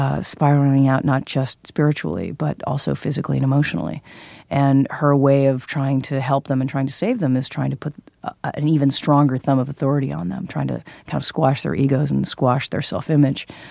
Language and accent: English; Hollywood, California, United States; born or raised there